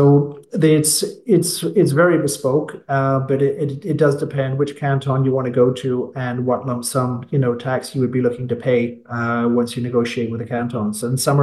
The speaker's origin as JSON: {"language": "English", "country": "Canada", "said": "I mean, I'm Canadian."}